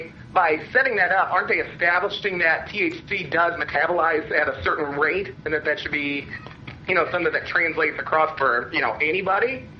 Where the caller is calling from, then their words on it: Missouri, United States; calling from Missouri.